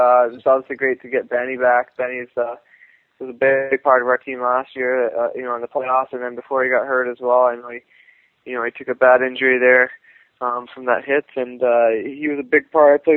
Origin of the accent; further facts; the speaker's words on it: Scotland, United Kingdom; Yeah, I mean, it's great for Scottish hockey.